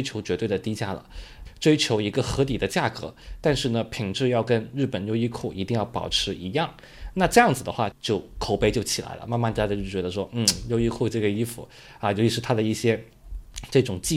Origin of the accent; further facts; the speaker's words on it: Guangdong, China; 我小时候在广东长大嘛